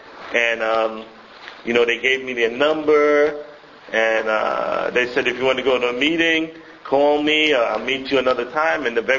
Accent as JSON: {"language": "English", "town": "Crown Heights", "region": "New York", "country": "United States", "tie": "born or raised there", "said": "Strangely enough, I grew up in Crown Heights. And there's like a religious Hasidic area, you know, in that area, Crown Heights."}